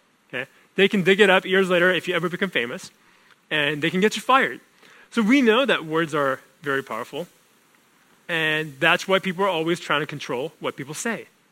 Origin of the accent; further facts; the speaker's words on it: South Korea; I remember growing up in Korea when I was in grade school.